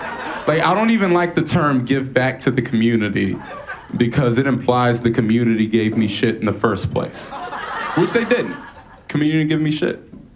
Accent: Winston-Salem, North Carolina, United States; now in Los Angeles, United States; I mean, growing up in Winston-Salem was, I had a really fun, I was just telling someone how, like, my existence was all black until high school.

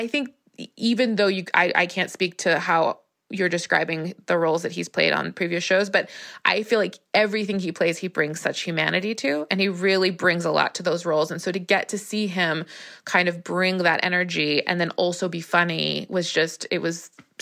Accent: Arizona, United States; I am from Arizona

